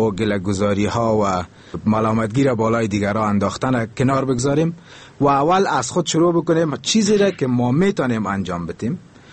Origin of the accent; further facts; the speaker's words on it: Afghanistan; ما اول یک افغان هستیم